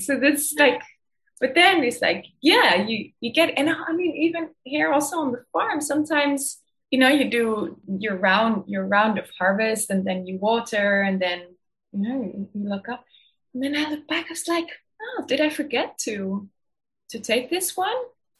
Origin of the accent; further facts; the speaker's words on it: Netherlands; also born or lived in Maastricht; in my home country, the Netherlands, like the last few days, it's been massive floodings.